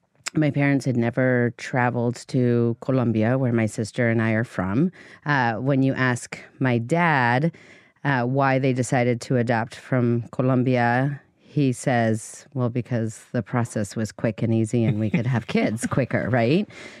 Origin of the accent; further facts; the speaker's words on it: East Coast, United States; So I grew up on the East Coast after I was adopted.